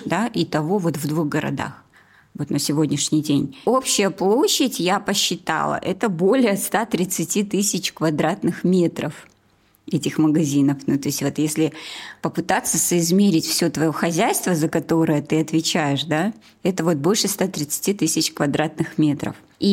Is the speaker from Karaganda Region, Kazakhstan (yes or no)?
no; Ekibastuz, Pavlodar Region, Kazakhstan; я же тоже с севера. Я родилась в Павлодарской области, в городе Кипастус. И я, получается, очень долгое время своей жизни родилась, училась, все на севере.